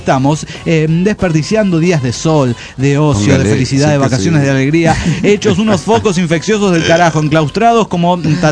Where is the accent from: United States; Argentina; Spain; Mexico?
Argentina; yo soy argentina.